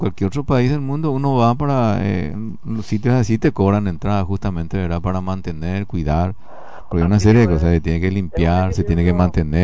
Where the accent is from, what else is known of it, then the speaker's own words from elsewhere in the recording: Paraguay; somos los paraguayos, intendente, ¿verdad?